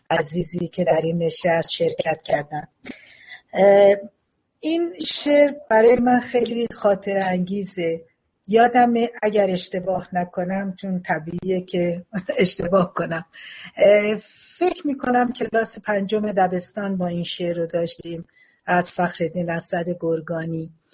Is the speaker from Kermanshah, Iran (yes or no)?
yes; Kermanshah, Iran; گفتم که اگه میشه من تو کتابخانه اینجا کار کنم تو شهر خودم کرمانشاه